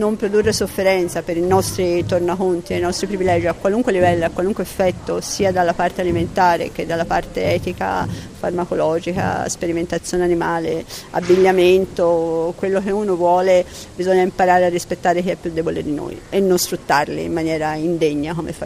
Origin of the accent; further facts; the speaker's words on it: Florence, Tuscany, Italy; Di Firenze. Sì, io sono di Firenze